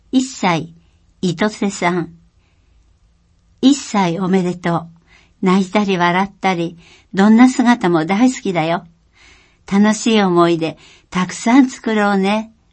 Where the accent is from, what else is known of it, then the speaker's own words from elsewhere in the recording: Kanagawa, Japan; moved away as an adult; now in Okaya, Japan; 地元の神奈川県に帰ると、寒さに強くなったように振る舞って余裕感を出します。岡谷市での生活で鍛えられたんだね、と言ってもらえると、ちょっぴり嬉しくなります。